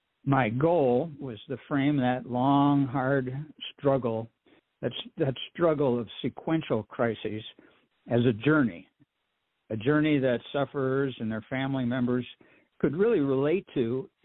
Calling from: Lakeville, Michigan, United States; from Lakeville, Michigan.

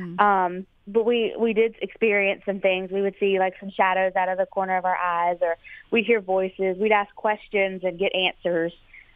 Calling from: Suffolk, Virginia, United States; Suffolk, Virginia.

